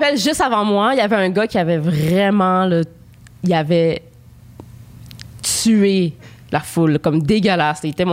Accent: Montreal, Quebec, Canada; Moi, je suis née vraiment downtown, vraiment centre-ville okay. de Montréal.

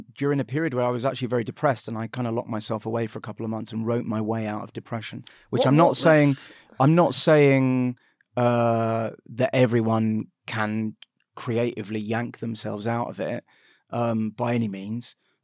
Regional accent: United Kingdom; We're Jewish, but we're British, and so we want to do a British Christmas.

